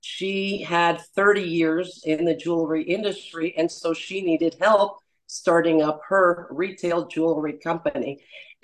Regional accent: Miami, Florida, United States; My background, I was raised in Miami, Florida, and was part of a family business.

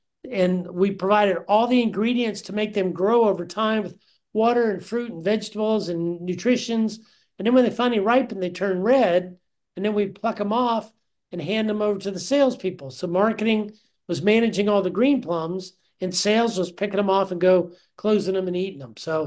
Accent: Virginia, United States; I grew up in Northern Virginia on a small farm with a large family. I have 9 brothers and sisters, and we're all still around and still close and having a good time.

